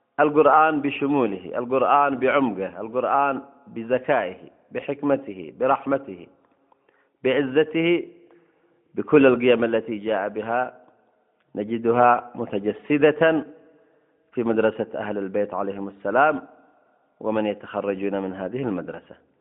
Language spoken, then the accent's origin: Arabic; Yemen; والأحداث التي يشهدها بلدنا اليمن